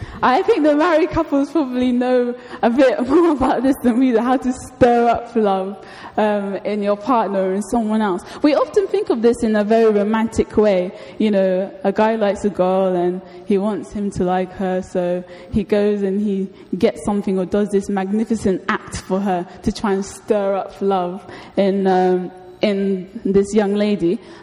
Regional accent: United Kingdom; or they think you're just asking because, you know, we're polite British people and you're supposed to ask

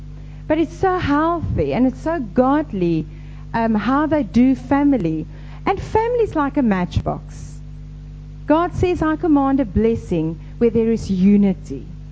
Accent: South Africa; Now, I grew up in South Africa in the Kaap Boekerveld.

